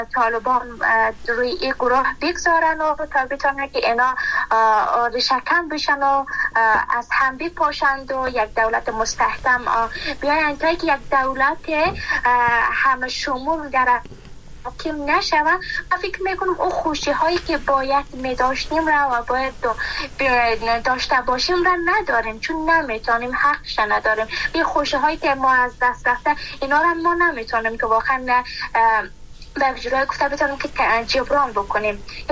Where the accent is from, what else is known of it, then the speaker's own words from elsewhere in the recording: Afghanistan; من خودم به عنوان یک بانو از افغانستان هستم،